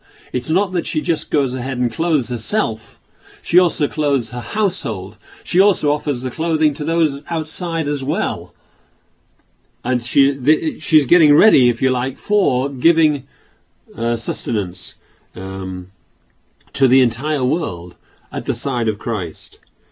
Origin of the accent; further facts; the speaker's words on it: Yorkshire and the Humber, United Kingdom; I remember as a child growing up on the North York Moors, where, you know, Heriot country.